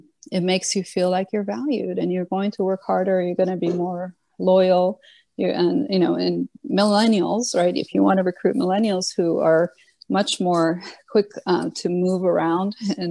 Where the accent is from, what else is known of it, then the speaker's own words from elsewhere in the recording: Washington, District of Columbia, United States; I grew up in Washington, D.C., so I'm used to all different colors, all different backgrounds, all different languages, all different races.